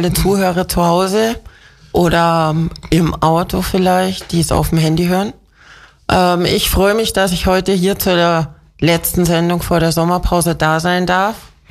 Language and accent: German; Geretsried, Bavaria, Germany; also born or lived in Wolfratshausen / Münsing; now in Königsdorf, Germany; Aufgewachsen in Geretsried mit einem kurzen Gastspiel in Münsing.